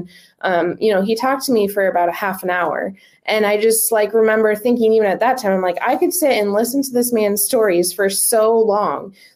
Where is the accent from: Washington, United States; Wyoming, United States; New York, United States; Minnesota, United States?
Minnesota, United States; I was born and raised in Minnesota.